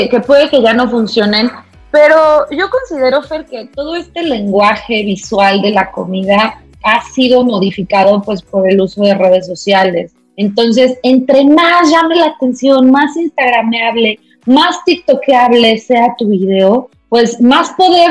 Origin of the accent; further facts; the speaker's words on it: Toluca, State of Mexico, Mexico; now in Mexico City, Mexico; Yo no soy de aquí, yo soy de Toluca y y cuando llegué me costaba un poco de trabajo eso de pedir quesadillas en los puestos.